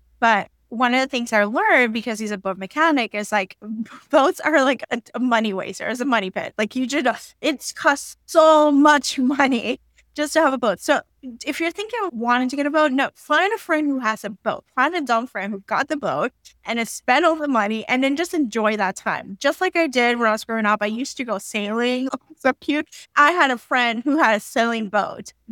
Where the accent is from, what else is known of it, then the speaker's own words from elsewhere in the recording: Puerto Rico; I grew up in Puerto Rico